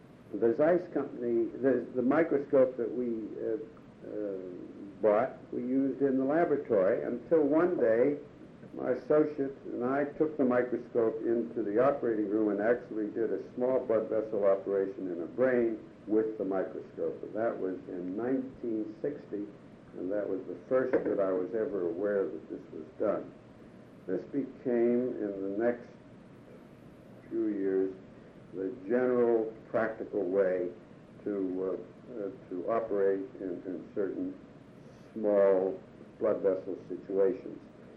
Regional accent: Pittsburgh, Pennsylvania, United States; So I decided to come to my hometown of Pittsburgh

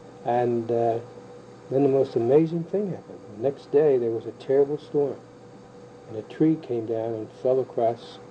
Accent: Butler, Pennsylvania, United States; born there; I was born in Butler, Pennsylvania, 1927

